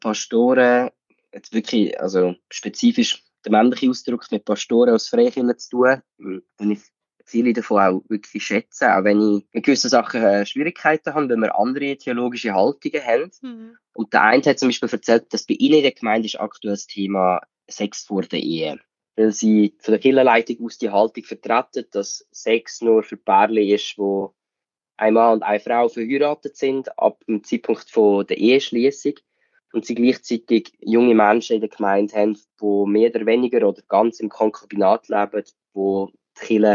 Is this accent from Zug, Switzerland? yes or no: yes; Zug, Switzerland; Ich glaube aber in meinem Umfeld, dort wo ich aufgewachsen bin, in so einem kleinen Dörfli im Kanton Zug